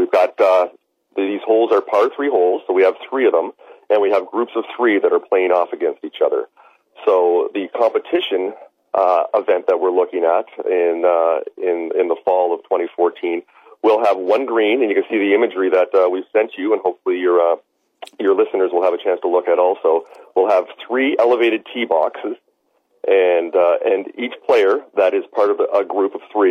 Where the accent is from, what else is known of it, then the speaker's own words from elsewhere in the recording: Canada; But we are both Canadian.